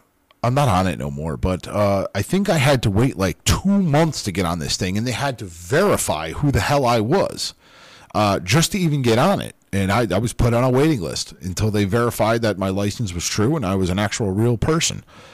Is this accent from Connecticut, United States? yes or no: yes; Connecticut, United States; Like, I'm from Connecticut.